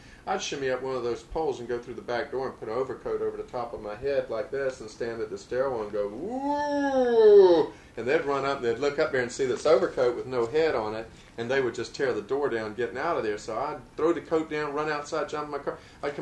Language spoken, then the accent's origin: English; Mayport, Florida, United States; You know, I was from Mayport, and there was the beach.